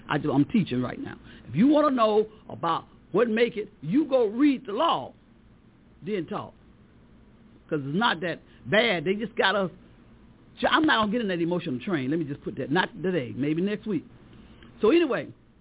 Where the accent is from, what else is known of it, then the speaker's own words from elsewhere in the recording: Montgomery, Alabama, United States; So by us growing up in the Montgomery bus boycott and that movement, we kind of understood it.